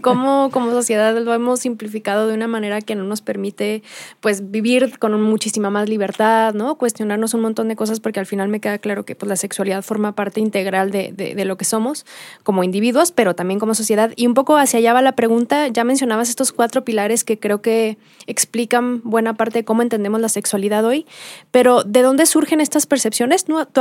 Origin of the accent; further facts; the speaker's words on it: Mexico; sobre cómo ejercemos la sexualidad como mexicanos, como mexicanas?